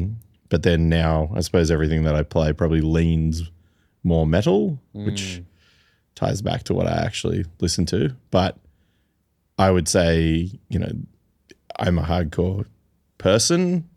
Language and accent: English; Taiwan; accent: American; also born or lived in Australia / Fiji / Shanghai, China; I was born in Australia, and then I grew up in Taiwan, Fiji, and Shanghai predominantly, with stints coming back to Australia. And, was like a classic diplomat kid, went to American schools, had a very thick American accent